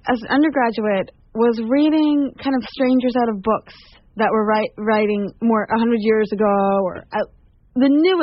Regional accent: Halifax, Nova Scotia, Canada; now in United States; Yes, I was born and raised in Halifax, Nova Scotia.

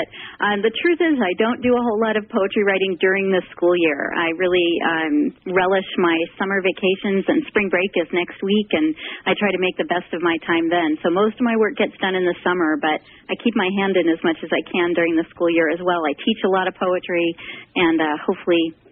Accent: New York City, New York, United States; now in Modesto, United States; No, I'm from New York City originally

